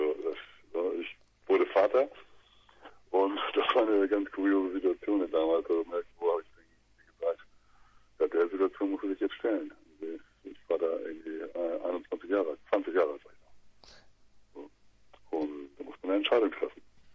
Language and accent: German; Hamburg, Germany; Ja, alle aus Hamburg, also Ur-Hamburger. Geboren in Hamburg, aufgewachsen in Hamburg, nie waren das gewesen.